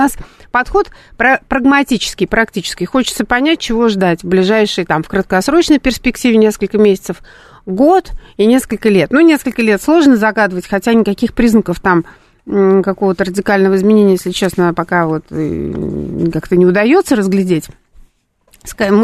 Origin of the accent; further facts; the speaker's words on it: Saint Petersburg, Russia; я из Петербурга